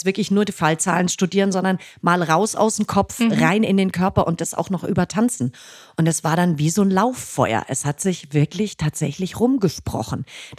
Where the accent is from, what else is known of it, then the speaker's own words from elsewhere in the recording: Fürstenfeldbruck, Bavaria, Germany; in München bei Fürstenfeldbruck, also in meiner alten Heimat